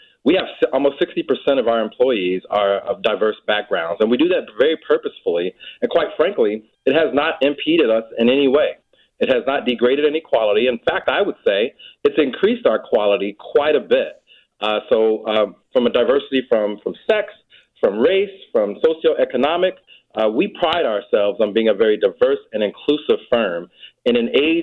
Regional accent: Chicago, Illinois, United States; I'm born and raised in South Shore, the Jackson Park area, where my parents still stay.

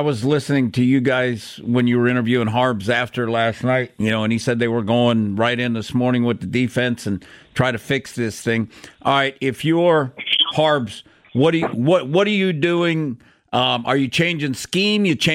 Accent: Baltimore, Maryland, United States; I'm born and raised in Baltimore. Was born at Church Home Hospital in Fayette and Broadway. Grew up on Baltimore Street.

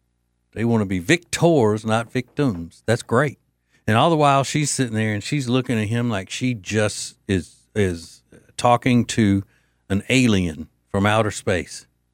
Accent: Louisiana, United States; First of all, from my home state of Louisiana, Denham Springs, Louisiana.

